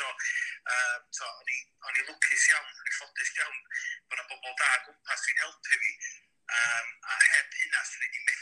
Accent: Caernarfon, Wales, United Kingdom; cael siop fi fy hun yn dref i fi gan y cofi ydw i, a cofi reit gwrdd

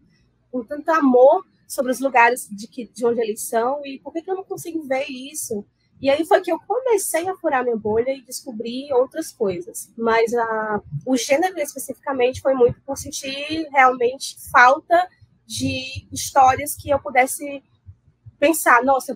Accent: Northeast Region, Brazil; a gente é nordestina, a gente é LGBTQIAPN+

